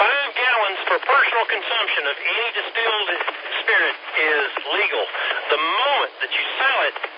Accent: Kentucky, United States; Well, I'm from Kentucky. Eastern Kentucky used to be the capital of moonshine in the whole country just about.

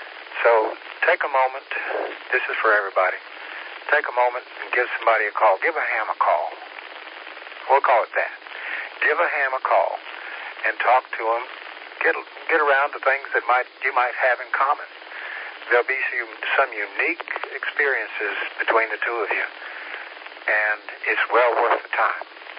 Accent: Tennessee, United States; I grew up in Tennessee, and, you know, in the hollows and ridgelines of Tennessee. So I'd never been in a place like that.

